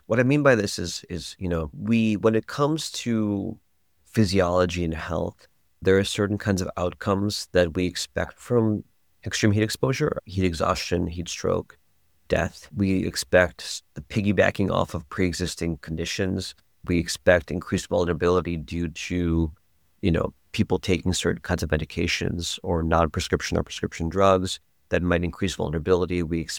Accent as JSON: {"language": "English", "country": "Mexico", "said": "my family's from Indonesia, my family's from Mexico, I'm from Mexico, we can just handle this, right?"}